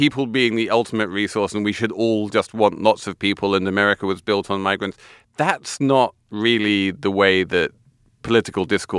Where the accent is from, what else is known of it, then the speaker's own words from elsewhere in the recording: England, United Kingdom; And I think, you know, being English, I can remember, well, not remember, but it's kind of remember, it's sort of in the institutional history of while I was growing up